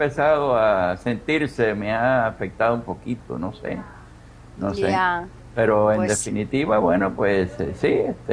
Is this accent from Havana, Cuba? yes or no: no; Camagüey, Cuba; cuando iba a mi ciudad natal, a Camagüey, a pasarme las vacaciones con la familia